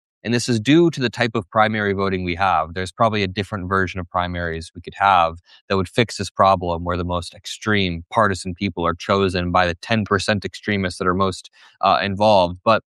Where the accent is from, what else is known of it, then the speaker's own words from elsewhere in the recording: Indiana, United States; And dude, the same thing is happening in my home state of Indiana.